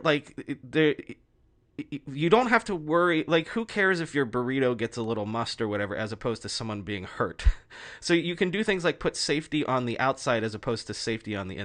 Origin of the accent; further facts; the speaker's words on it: Florida, United States; I'm thinking of, like, you know, I grew up in Florida, like, sidewalks are super underutilized pieces of infrastructure.